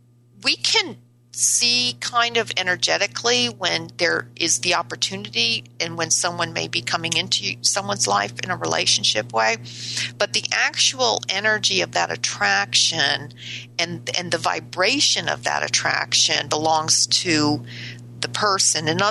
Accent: Chicopee, Massachusetts, United States; You kind of are near where I grew up. I grew up like in Chicopee, Massachusetts.

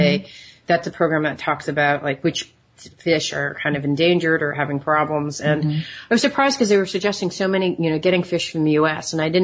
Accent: Princeton, New Jersey, United States; I'm from Princeton, New Jersey.

